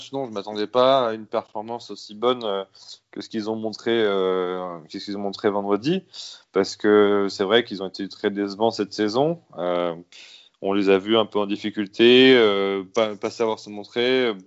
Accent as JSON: {"language": "French", "country": "France", "said": "Je pense, en tant que Français"}